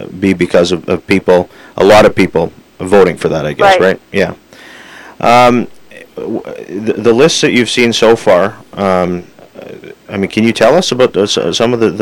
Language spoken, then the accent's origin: English; British Columbia, Canada; here your whole life like I have, books that I've grown up with in the process of thinking about being a British Columbian.